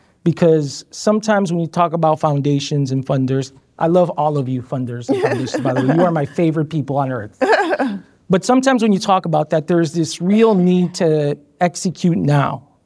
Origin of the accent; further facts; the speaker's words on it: Chicago, Illinois, United States; And I grew up in South Lawndale, and I grew up four blocks from North Lawndale